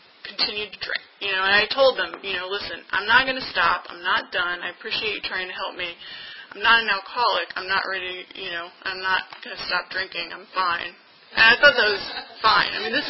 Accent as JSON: {"language": "English", "region": "Maryland", "country": "United States", "tie": "born or raised there", "said": "there's this alternative school by where we grew up in Maryland"}